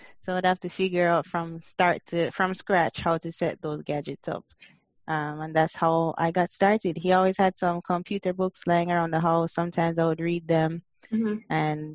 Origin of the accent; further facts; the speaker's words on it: Jamaica; now in United States; Okay. I grew up in Jamaica, and I moved to the U.S. in 2010.